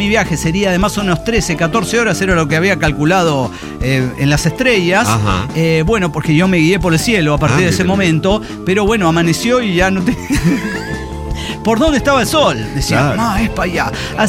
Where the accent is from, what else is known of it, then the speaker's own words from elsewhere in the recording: Venezuela; Pero soy Veneco, venezolano, sí.